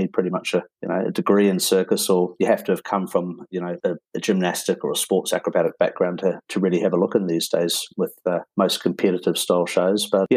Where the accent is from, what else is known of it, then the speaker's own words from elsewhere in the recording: New Zealand; Well, I started in the circus business back in New Zealand. I'm from New Zealand.